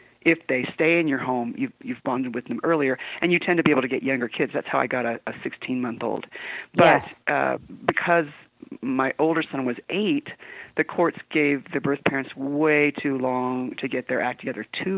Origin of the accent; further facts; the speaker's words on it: San Diego, California, United States; I was born and raised in San Diego.